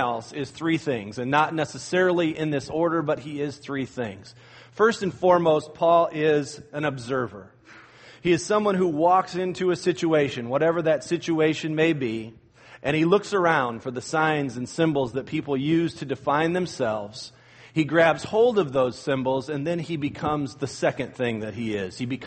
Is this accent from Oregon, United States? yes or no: no; Illinois, United States; I've used this illustration before, but I grew up in near Chicago, and same is true of any big city